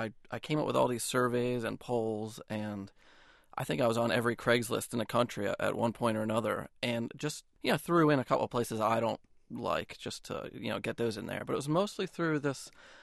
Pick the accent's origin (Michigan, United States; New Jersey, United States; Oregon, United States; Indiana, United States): New Jersey, United States; I'm from South Jersey, right outside Atlantic City.